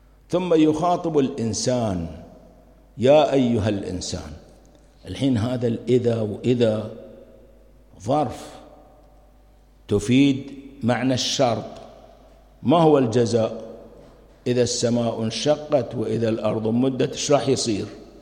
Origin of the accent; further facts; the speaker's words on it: Kuwait; مو مثلنا إحنا كويتيين يعني.